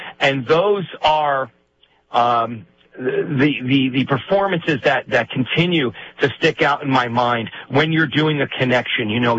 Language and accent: English; New Jersey, United States; I'm from North Jersey, so I can get in a lot of trouble legally if I don't say I don't love